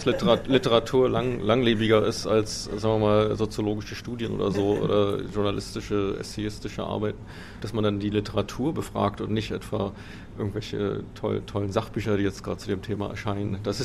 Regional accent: East Germany, Germany; hat mich damals schon unendlich fasziniert als Kind im Osten.

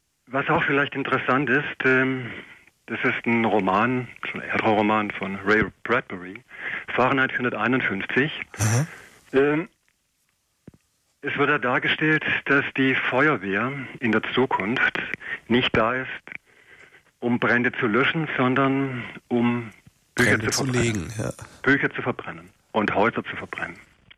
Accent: Baden-Württemberg, Germany; gar nicht weiter so von meiner Heimat hier, im Süden, in Südwestdeutschland. Ich bin im Schwarzwald

